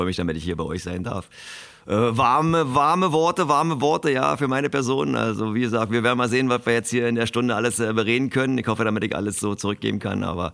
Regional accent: Verneuendorf, Brandenburg, Germany; also born or lived in Zossen; konnte dort eben groß werden in meinem kleinen Dorf Verneuendorf. Verneuendorf ist südlich von Berlin und geboren bin ich in Zossen, da hast du recht.

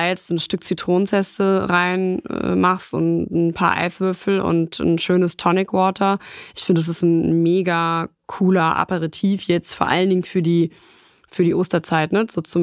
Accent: Rhineland, Germany; ich komme ja aus dem Rheinland, ne? Sind die Katholiken stark vertreten.

